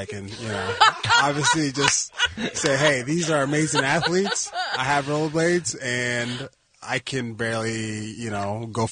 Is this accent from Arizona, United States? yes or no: yes; Arizona, United States; now in San Jose, United States; since I've started fighting, I've lived in San Jose, and originally I'm from Arizona, so I would say my number one team is the Coyotes.